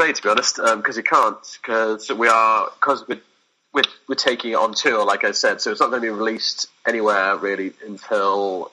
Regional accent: England, United Kingdom; being an Englishman, it's usually, I would say, a Monty Python film

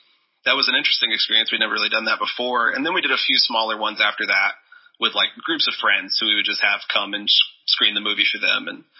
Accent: Lufkin, Texas, United States; So that is in Lufkin, Texas, which is my hometown, where we shot about half of the movie.

